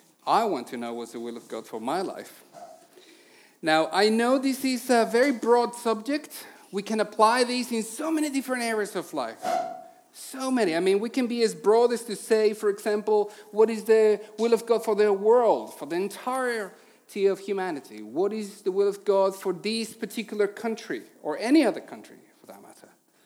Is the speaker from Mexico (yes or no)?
yes; Mexico; English is a second language; now in United Kingdom; We live and work in ministry in the UK. I'm originally from Mexico, so if you hear a funny accent, that's the reason why.